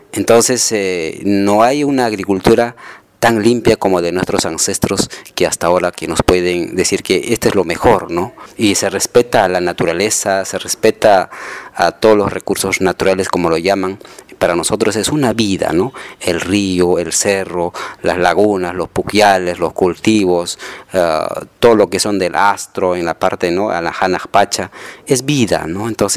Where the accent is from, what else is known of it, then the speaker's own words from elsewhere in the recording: Ayacucho, Peru; soy de origen de Ayacucho. Vengo trabajando en Apurímac y Ayacucho